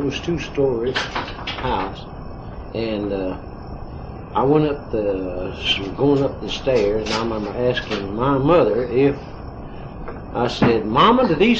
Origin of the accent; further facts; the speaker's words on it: Stockdale, Alabama, United States; born there; I was born in Stockdale in Talladega County, about, oh, I guess 200 yards from the old Mineral Line L&M Railroad.